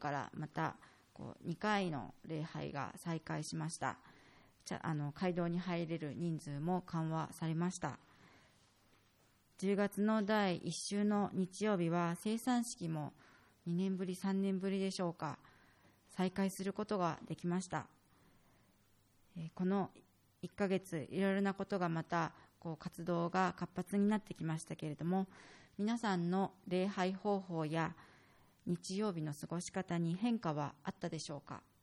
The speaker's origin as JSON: {"language": "Japanese", "region": "Kanagawa", "country": "Japan", "also_born_or_lived": "Matsumoto, Japan", "said": "私自身は神奈川県出身なんですけれども、私の両親は長野県出身なので、親戚のほとんどがその周辺に住んでいます。"}